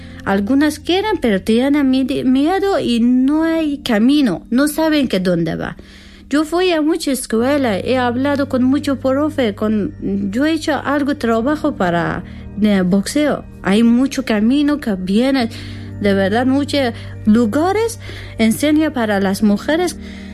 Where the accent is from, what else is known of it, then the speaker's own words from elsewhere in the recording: Afghanistan; Spanish is a second language; Ahora sí, soy de Afganistán.